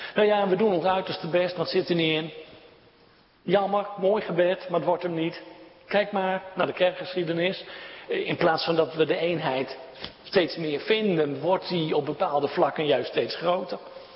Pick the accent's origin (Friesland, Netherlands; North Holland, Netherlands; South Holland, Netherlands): Friesland, Netherlands; Ja, ik ben een Friese, dan zeg je Meza.